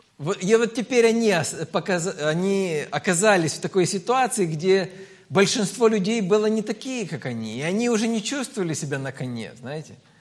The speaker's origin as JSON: {"language": "Russian", "region": "Vinnytsia Oblast", "country": "Ukraine", "said": "Я говорю, да я из Винницкой области. Она говорит, а, да, вас слышно по говору."}